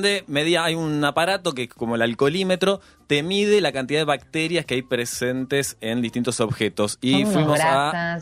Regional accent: Jardín América, Misiones, Argentina; also born or lived in Edinburgh; viví en Misiones, de hecho, Jardín América. Viví en Jardín América.

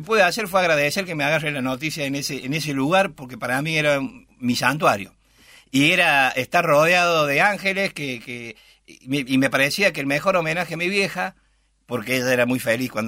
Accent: Córdoba, Argentina; como yo soy de Córdoba, no ando muy cotidianamente, pero sí en el país y cuando vengo a Buenos Aires también.

